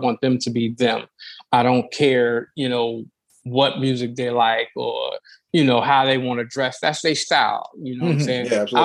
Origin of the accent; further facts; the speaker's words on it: New Jersey, United States; I'm from Jersey. So same dynamic, you know, it was, you know, pretty much all black. And then we had, you know, white people, Spanish people, you know, I grew up with a plethora of people.